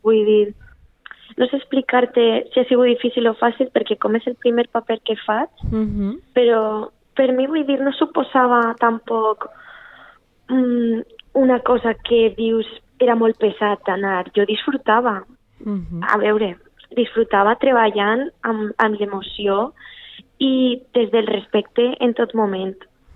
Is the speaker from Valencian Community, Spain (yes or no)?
yes; Betxí, Valencian Community, Spain; la vaig presentar jo sola, en Betxí, al meu poble.